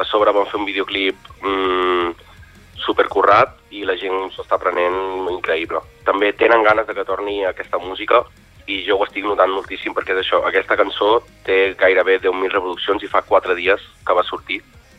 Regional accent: Calonge, Catalonia, Spain; soc un artista de Calonge que porta ja gairebé 10 anys fent música

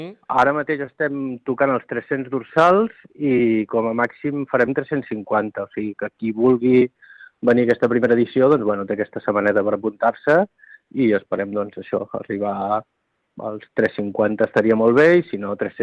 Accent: Catalonia, Spain; ja la gran majoria som de per aquí, som de Begú o de Palafrugell, sí.

